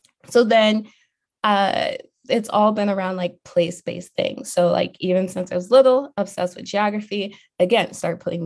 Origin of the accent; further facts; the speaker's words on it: Chicago, Illinois, United States; now in Oak Park, United States; And I am from Chicago. I grew up on the far south side of Chicago.